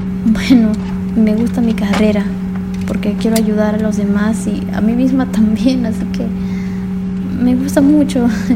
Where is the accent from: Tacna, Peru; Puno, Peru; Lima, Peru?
Lima, Peru; now in Quito, Ecuador; yo soy limeña, soy de Perú. Y estoy llegando a Quito, bueno, para estudiar mi carrera de psicología.